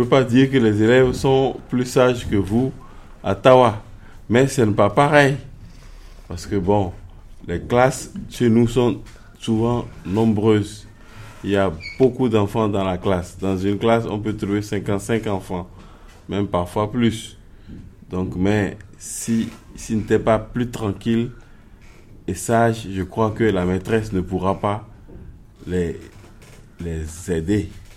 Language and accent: French; Togo; Je suis togolais.